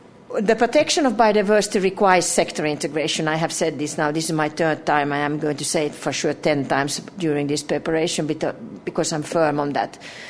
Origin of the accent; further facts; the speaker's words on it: Finland; My country, I'm from Finland, very north country, we have our indigenous people as well.